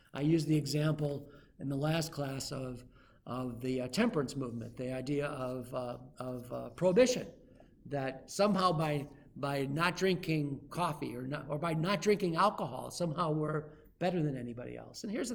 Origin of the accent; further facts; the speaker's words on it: Florida, United States; And I'm American, I'm a Floridian, I'm all for Florida State